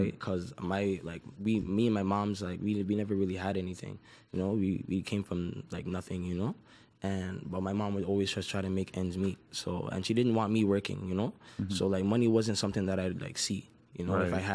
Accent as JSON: {"language": "English", "town": "Toronto", "region": "Ontario", "country": "Canada", "tie": "born or raised there", "said": "I was born in Toronto. And then I went around from places like the Yorkdale area, if you ever heard of Yorkdale before. It's like a mall right in the North York region. So I was around there."}